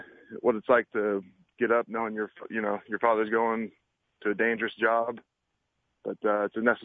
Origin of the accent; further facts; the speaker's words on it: Wichita, Kansas, United States; born there; when I was born in Wichita, Kansas.